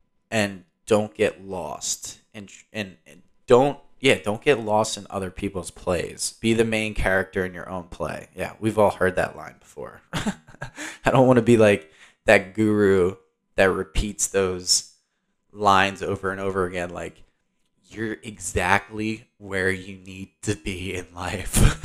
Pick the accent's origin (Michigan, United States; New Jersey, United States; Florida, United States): New Jersey, United States; I'm like, yeah, actually, I'm originally from New Jersey.